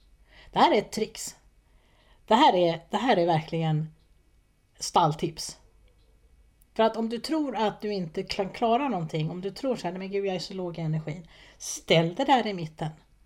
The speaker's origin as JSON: {"language": "Swedish", "town": "Stockholm", "region": "Stockholm County", "country": "Sweden", "said": "jag är från Stockholm, från Sverige"}